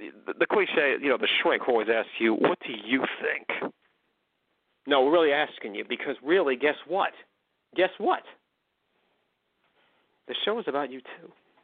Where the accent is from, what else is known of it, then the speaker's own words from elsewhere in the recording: McKinleyville, California, United States; he had stopped in my hometown of McKinleyville, California.